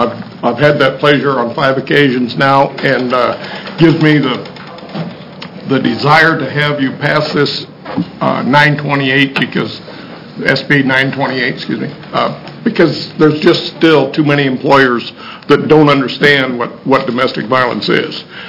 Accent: Welches, Oregon, United States; from Welch's, Oregon.

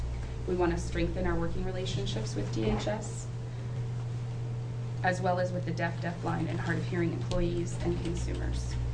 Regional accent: Portland, Oregon, United States; I'm from Southeast Portland.

